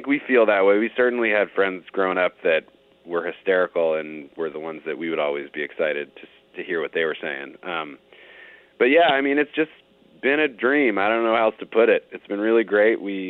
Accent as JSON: {"language": "English", "town": "Berkeley", "region": "California", "country": "United States", "tie": "born or raised there", "said": "Well, we grew up in the Bay Area in Berkeley."}